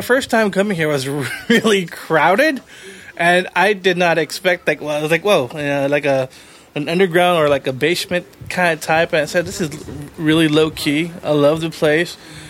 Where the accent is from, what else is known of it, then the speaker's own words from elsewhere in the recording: California, United States; now in Chicago, United States; because I grew up in California, I moved here because my mom